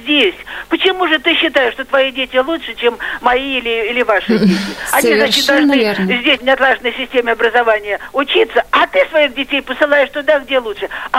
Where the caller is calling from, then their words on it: Oryol, Oryol Oblast, Russia; Я из Орла.